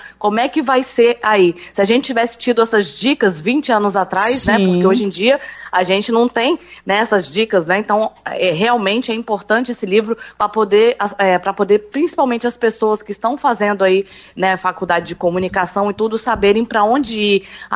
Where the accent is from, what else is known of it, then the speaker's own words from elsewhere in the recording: Brasília, Federal District, Brazil; now in Rio de Janeiro, Brazil; saí de Brasília sem nada, sem emprego, nada. Então tem 13 anos que eu tô morando no Rio de Janeiro, você viu aí meu sotaque ainda, não tem, né, um sotaque, né, de carioca.